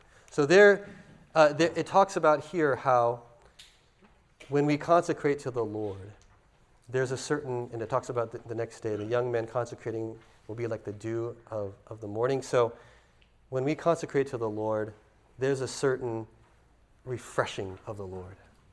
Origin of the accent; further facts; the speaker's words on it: California, United States; I'm from California.